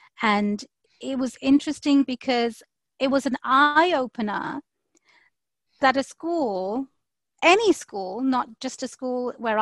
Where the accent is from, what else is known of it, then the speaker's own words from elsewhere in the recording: England, United Kingdom; moved away; I've been here for 15 years. I moved from England, and 15 years is a long time.